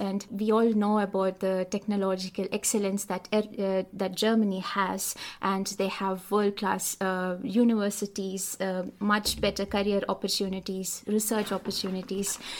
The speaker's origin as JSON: {"language": "English", "country": "India", "said": "I come from India. I'm married and I have a 7-month-old baby. I did my schooling in India, and after my schooling I joined for electronics and communication engineering in my home state itself."}